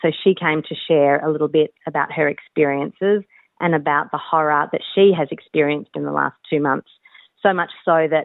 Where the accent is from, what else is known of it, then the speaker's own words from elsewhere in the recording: Australia; I born and bred in Australia. I have 4 kids. I live in Elsternwick. I'm a proud Jewish Australian woman.